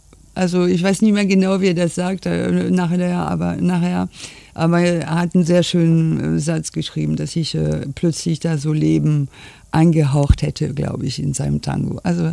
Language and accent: German; Caen, Normandy, France; now in Germany; In meiner Heimatstadt Caen heißt die.